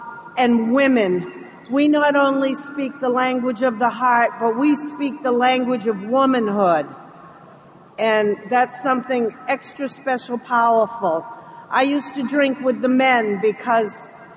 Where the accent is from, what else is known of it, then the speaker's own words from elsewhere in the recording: Rhode Island, United States; I'm a gratefully recovering alcoholic. I'm from Rhode Island.